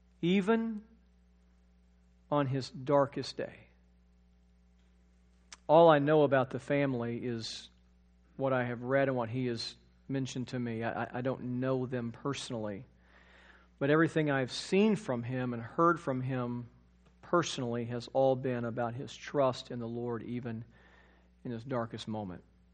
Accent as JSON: {"language": "English", "town": "Moore", "region": "Oklahoma", "country": "United States", "tie": "born or raised there", "said": "I grew up in Moore Public Schools. I served for 7 years at a church in Moore, and so I knew the area very well."}